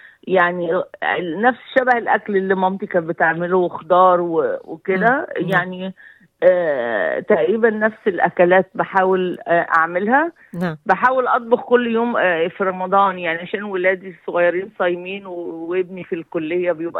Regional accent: Egypt; moved away; ده في مصر اكيد يعني كان لازم يعني كل العيلة، كان جدي يجي يزورنا كلنا، والدي يروح يزور اخواته

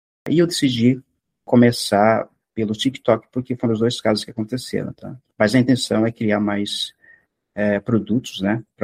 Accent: Morretes, Paraná, Brazil; also born or lived in Curitiba; Eu sou, na verdade, de uma cidade muito pequena chamada Morretes, tá? Mas eu trabalhei muito tempo e morei em Curitiba.

